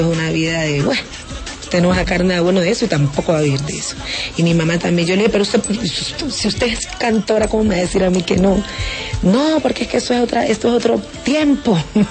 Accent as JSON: {"language": "Spanish", "town": "Timbiquí", "region": "Cauca", "country": "Colombia", "said": "y sobre todo en mi pueblo, pues una persona que se dedique a la música, pues ¿de qué va a vivir?"}